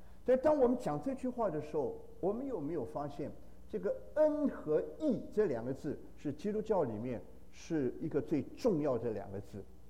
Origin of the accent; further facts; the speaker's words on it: China; 我们中国人哈，这些年来我常常有机会回到国内